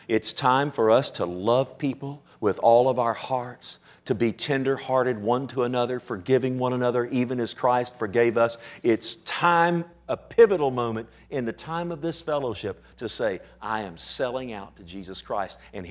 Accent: United States; I love my nation. I thank God I'm an American.

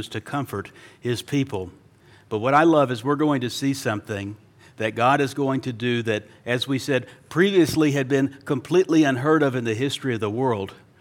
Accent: Fort Worth, Texas, United States; lost my hometown of Fort Worth

